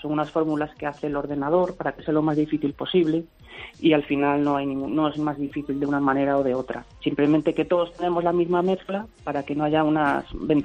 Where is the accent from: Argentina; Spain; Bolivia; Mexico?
Spain; A Coruña, Galicia; De La Coruña.